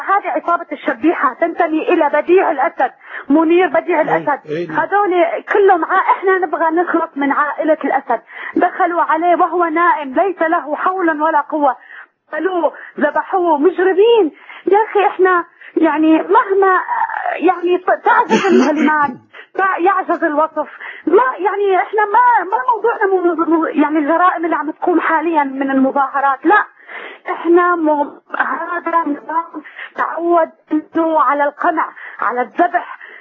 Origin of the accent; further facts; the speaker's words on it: Latakia, Latakia Governorate, Syria; now in Saudi Arabia; من اللاذقية يا أخي.